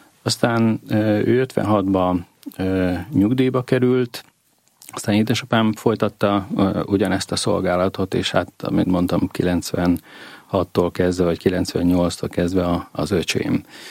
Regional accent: Szabolcs-Szatmár-Bereg, Hungary; Én, aki a nyírségből származom, vagy legalábbis a családom egy része a nyírségből jön, ahol hát a homokdombokon kívül azért nagy hegyeket sokáig nem láttam

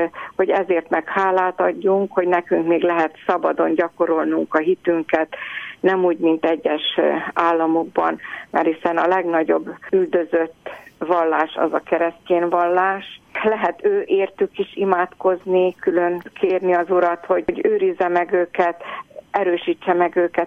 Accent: Budapest, Hungary; mi ugye budapestiek vagyunk

